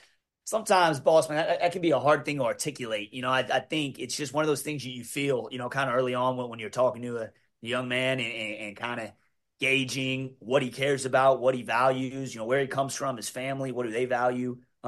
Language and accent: English; Texas, United States; I'm from Texas, so this was kind of an opportunity for me that was almost too good to be true. I mean, growing up here in this state